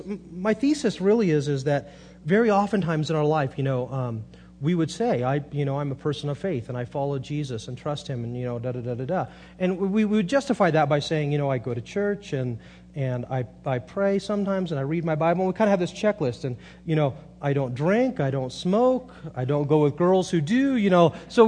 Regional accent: Monterey, California, United States; I'm from Monterey, and I miss the ocean, and I love boats. I grew up sailing

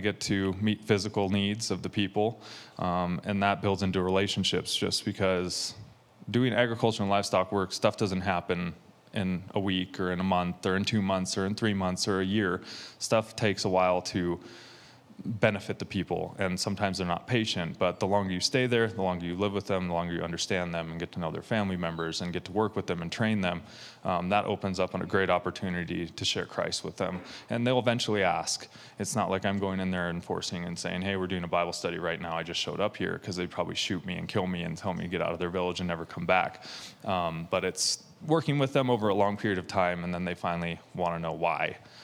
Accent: United States; And that was me being too American and too not understanding of the culture, and it just didn't work.

